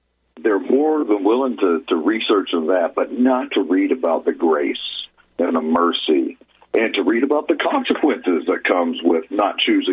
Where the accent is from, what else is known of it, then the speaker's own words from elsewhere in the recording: Texas, United States; I'm from Southeast Texas. I'm low and slow, and that's just the way I was raised, very backwoods, Cajun boy